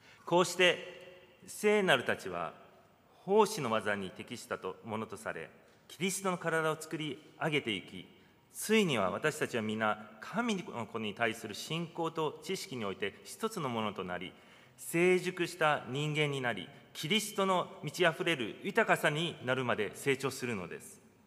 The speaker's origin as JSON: {"language": "Japanese", "country": "Hong Kong", "tie": "born or raised there", "second_language": "Japanese", "moved": "as an adult", "lives_now": "Japan", "said": "幼少の頃から香港で育ったため、現地の言葉ができるということで、日々広東語を使って"}